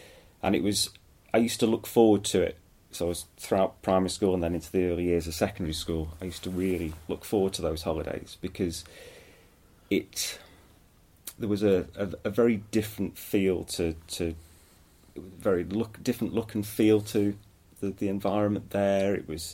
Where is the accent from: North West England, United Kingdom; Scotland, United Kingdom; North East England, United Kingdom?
North West England, United Kingdom; Northwich; I'm from Cheshire, so it's not a million miles away. I grew up in a small town called Northwich, which is in the pretty much between Chester and Manchester.